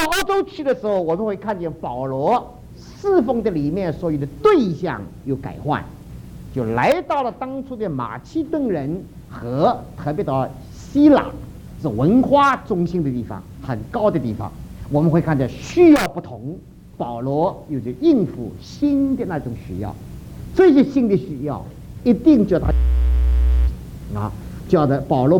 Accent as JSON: {"language": "Chinese", "region": "South China", "country": "China", "said": "我们中国人，或特别是我们南方人啊，我是个南方人"}